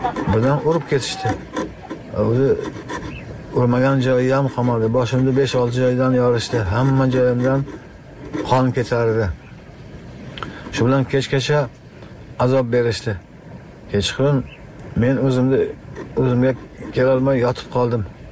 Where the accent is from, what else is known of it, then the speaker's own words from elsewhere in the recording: Tajikistan; now in Uzbekistan; 1997-yil oilaviy biz Xatlon viloyatidan Surxondaryo viloyatining Jarqo'rg'on tumaniga ko'chib keldik.